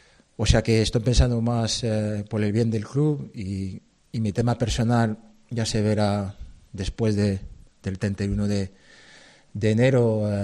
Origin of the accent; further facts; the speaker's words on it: France; dar positivo el lunes 20 en mi pueblo, en Francia, donde ahí tuve una semana confinado en la habitación de 8 metros cuadrados, en la habitación de la casa de mi madre.